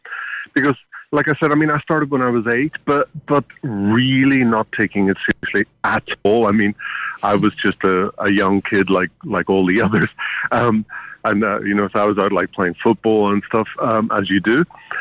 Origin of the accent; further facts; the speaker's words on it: Ireland; now in London, United Kingdom; I'm Irish